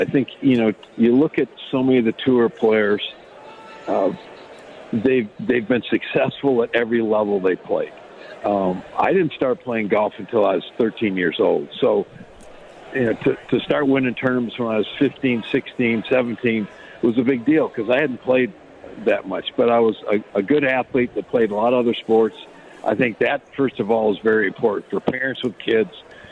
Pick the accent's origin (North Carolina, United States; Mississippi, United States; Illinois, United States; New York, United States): Illinois, United States; Chicago; I was lucky enough to play a bunch of really great courses growing up in the Chicago district